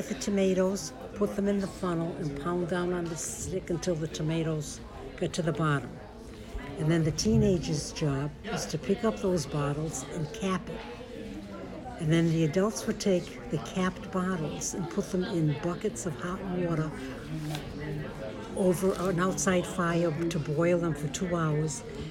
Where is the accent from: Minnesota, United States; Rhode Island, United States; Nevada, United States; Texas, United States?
Rhode Island, United States; Providence; born there; I was born in Providence, Rhode Island.